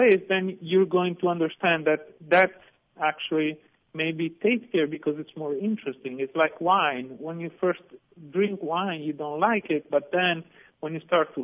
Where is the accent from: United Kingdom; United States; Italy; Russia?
Italy; Sardinia; English is a second language; I mean, I'm from Sardinia and we have centenarians